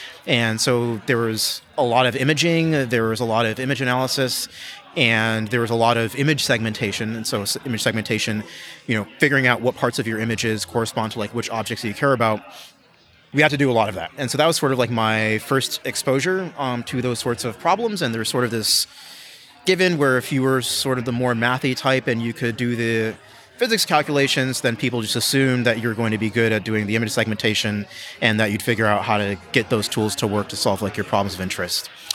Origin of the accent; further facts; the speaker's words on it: Liverpool, New York, United States; also born or lived in Los Angeles / West Virginia; So I was born in Los Angeles. Grew up on the East Coast, upstate New York for middle school and West Virginia for high school.